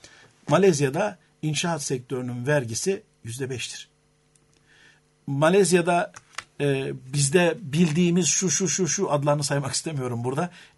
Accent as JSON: {"language": "Turkish", "region": "Bavaria", "country": "Germany", "tie": "born or raised there", "said": "Almanya, Münih'e yakın bir kasabada büyüdük biz."}